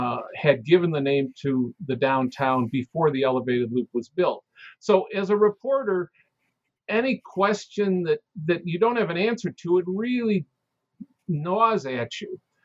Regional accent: Chicago, Illinois, United States; Well, I'm born and raised in Chicago. I really love the city.

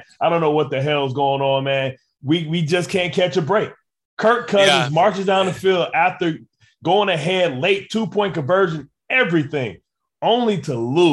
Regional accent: Detroit, Michigan, United States; I root for the Lions because, you know, of course, it's my hometown.

